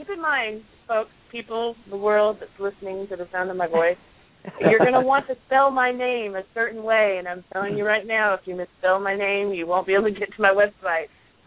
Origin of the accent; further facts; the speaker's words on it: Tennessee, United States; I'm from Tennessee. I'm a country girl